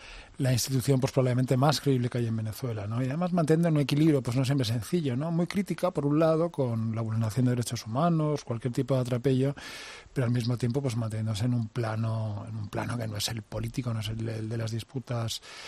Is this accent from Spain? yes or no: yes; Spain; como españoles o como iglesia en España